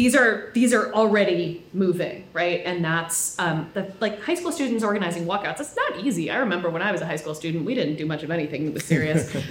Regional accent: Massachusetts, United States; Or, you know, Mitt Romney, since I'm from Massachusetts.

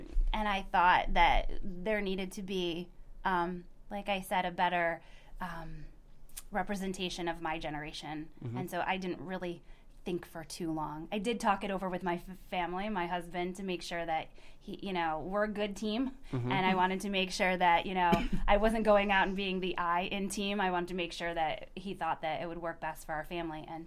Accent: Geneva, New York, United States; also born or lived in Pennsylvania; So I was born in Geneva, mm-hmm. and then my parents, we moved out to the country. So I graduated from Marcus Whitman in 98.

